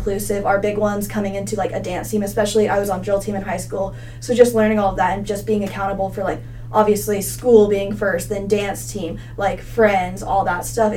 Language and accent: English; Texas, United States; even though my mom went to Texas and I'm from Texas